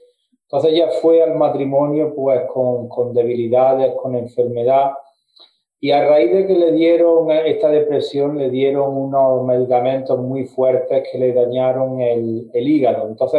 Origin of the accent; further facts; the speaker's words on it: Granada, Andalusia, Spain; Yo soy originario de Granada, España, que está una ciudad que está al sudeste de España. Yo tengo 47 años. Fue yo allí nací.